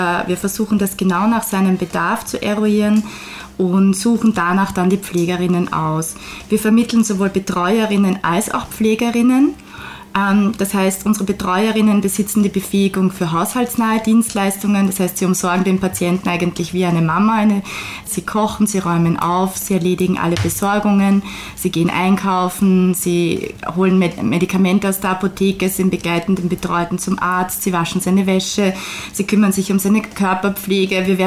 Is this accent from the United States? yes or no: no; Hungary; first language Hungarian; German is a second language; Und dadurch, dass meine Muttersprache eben Ungarisch ist, kommen unsere Damen hauptsächlich aus Ungarn.